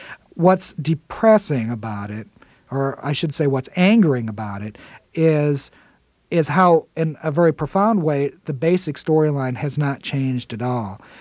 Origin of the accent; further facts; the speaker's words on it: Aurora, Illinois, United States; Well, you know, I grew up in Aurora, Illinois, which was at that time extremely conservative part of the country.